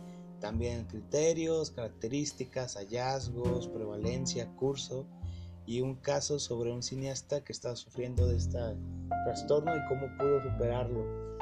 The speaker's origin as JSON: {"language": "Spanish", "country": "Mexico", "tie": "born there", "said": "mi país natal, México."}